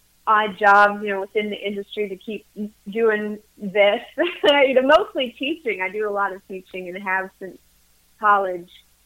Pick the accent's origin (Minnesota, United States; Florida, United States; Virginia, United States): Minnesota, United States; St. James; now in Manchester, United States; I'm originally from St. James, Minnesota.